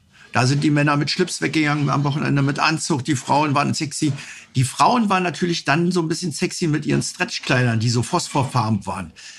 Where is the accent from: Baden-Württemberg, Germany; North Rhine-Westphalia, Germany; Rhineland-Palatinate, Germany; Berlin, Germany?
Berlin, Germany; wir als Berliner